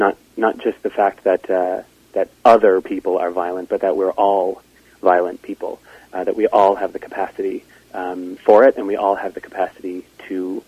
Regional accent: Halifax, Nova Scotia, Canada; I grew up in Halifax. I went to Dalhousie University. And, you know, I travel a lot for work, but that's my home base.

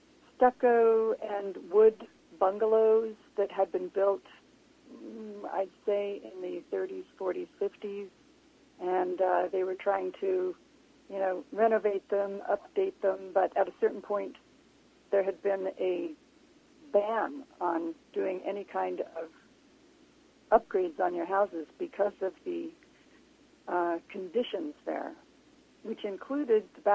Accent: California, United States; born there; also born or lived in Surrey; I was born in California, still on the West Coast.

